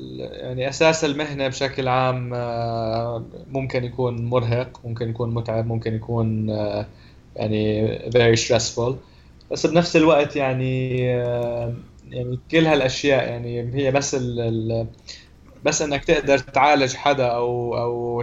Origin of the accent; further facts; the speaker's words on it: Syria; ونحن بسوريا بيقولوا هداك المرض بدل ما يقولوا سرطان